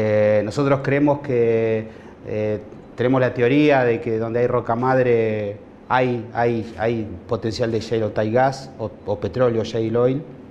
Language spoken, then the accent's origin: Spanish; Santa Cruz, Argentina; Me pasó a mí, yo soy de Santa Cruz, fui fiscal de Estado y yo reclamé DUPI.